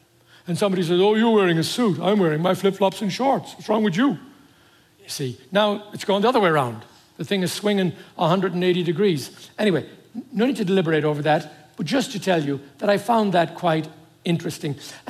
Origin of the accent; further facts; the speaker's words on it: Ireland; now in California, United States; I grew up with that in Ireland, and both in the Catholic Church originally and then my Presbyterian aspect side.